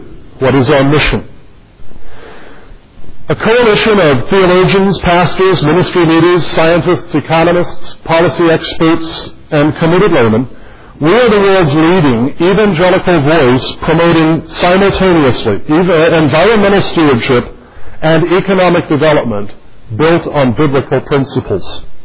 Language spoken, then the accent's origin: English; Los Angeles, California, United States; I grew up around Los Angeles in the 1960s and 1970s